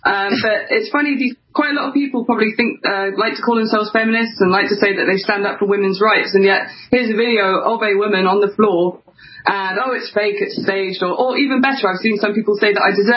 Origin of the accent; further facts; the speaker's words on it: Cambridge, East of England, United Kingdom; I mean, I come from Cambridge, privately educated, went into kind of fashion photography and post-production.